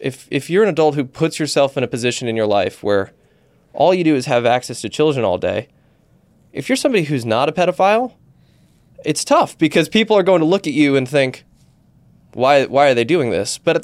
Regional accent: Northeast, United States; I grew up in the Northeast in the time frame where the Catholic Church was getting busted for quite literally taking a priest who's been accused of sexual abuse and moving them to a different parish.

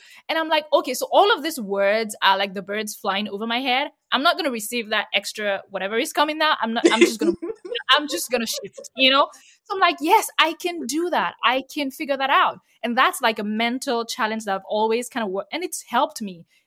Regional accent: Nigeria; I grew up in Nigeria, by the way, and I studied in Nigeria

